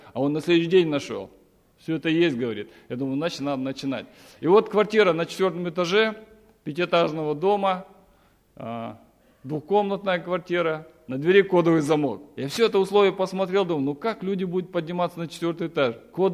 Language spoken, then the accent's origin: Russian; Kazakhstan; У меня казахское служение, плюс ко всему я казах.